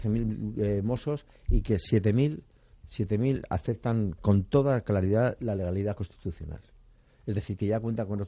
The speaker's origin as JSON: {"language": "Spanish", "country": "Spain", "said": "Porque aquí, antes que periodistas, somos españoles."}